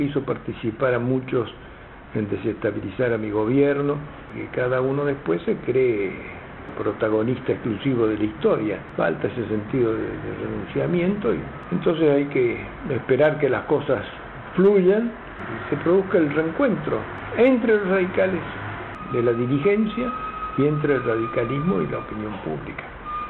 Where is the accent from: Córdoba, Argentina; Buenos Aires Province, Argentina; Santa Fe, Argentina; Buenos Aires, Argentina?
Córdoba, Argentina; Me acuerdo porque por ahí las crisis sociales, cuando era niño en Córdoba, eran por el precio del transporte.